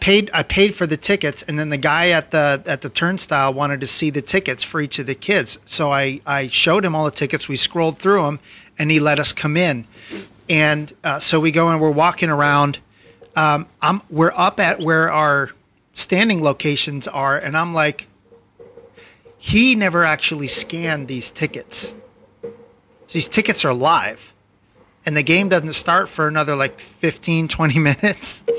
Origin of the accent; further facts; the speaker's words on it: Vermont, United States; So I grew up in Vermont, so New England sports and all that kind of.